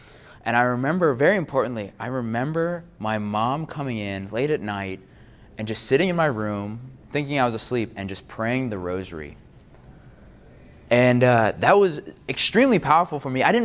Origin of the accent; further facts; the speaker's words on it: Augusta, United States; I was born and raised in Augusta. I was cradle Catholic.